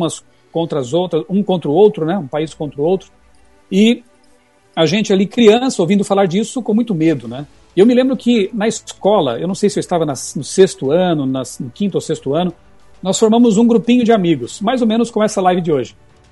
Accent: Criciúma, Santa Catarina, Brazil; eu era um garotinho, estudava lá no ensino fundamental, naquele tempo nem chamava ensino fundamental, na minha cidade natal de Criciúma, Santa Catarina. Um abraço para os meus amigos de Criciúma, meus conterrâneos.

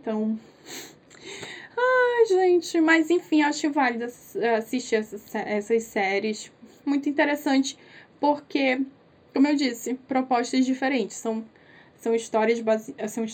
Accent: Brazil; Ai, gente, eu não sei se é porque, como, né, sou brasileira, né, gente?

